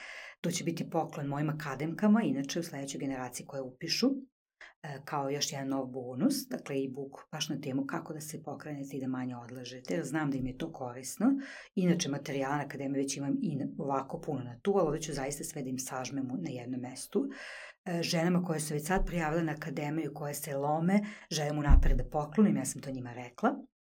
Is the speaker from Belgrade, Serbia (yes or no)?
no; Vojvodina, Serbia; Tako, imate kade, što bi se reklo kod nas u Vojvodini.